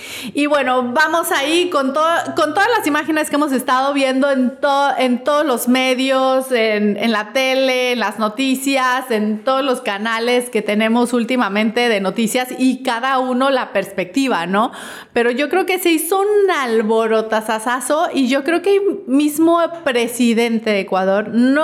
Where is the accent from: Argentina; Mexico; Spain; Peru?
Mexico; si me ven de México, ya saben cómo somos los mexicanos